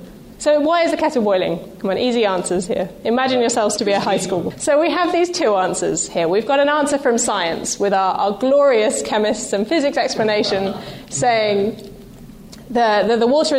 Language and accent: English; United Kingdom; Now, being British, I should obviously expound the fact that tea brings purpose and meaning to every situation.